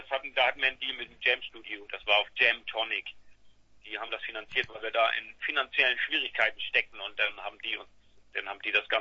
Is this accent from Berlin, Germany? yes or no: no; Flensburg, Schleswig-Holstein, Germany; Aber sonst, wir sind gebürtige Flensburger, ne? Sind hier aufgewachsen